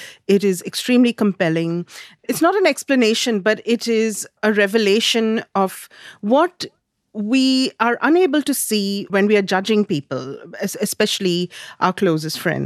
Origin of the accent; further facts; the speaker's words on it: India; Growing up in India, we had a very different 80s